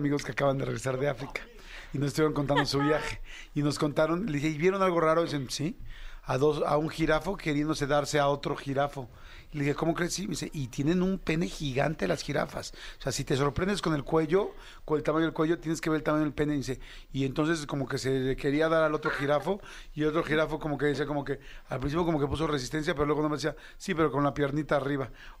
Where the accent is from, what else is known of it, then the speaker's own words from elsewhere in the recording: Mexico; nosotros como mexicanos lo que tenemos